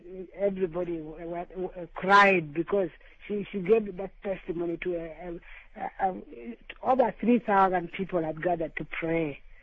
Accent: Lira, Northern Region, Uganda; I'm back in my hometown in Lira, in northern Uganda.

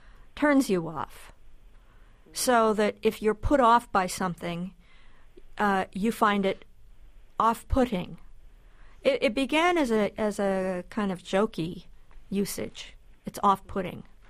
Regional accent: Midwest, United States; I don't recall ever hearing it when I was growing up in the Midwest. I wonder if it's an Eastern thing, if it's East Coast cities.

